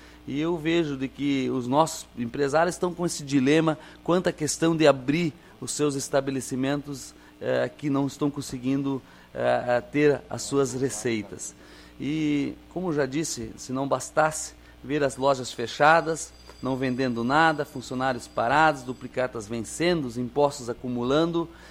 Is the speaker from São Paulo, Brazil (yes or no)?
no; Rincão do Espraiado, Rio Grande do Sul, Brazil; especialmente a minha região do Rincão do Espaiado, foi onde eu nasci e me criei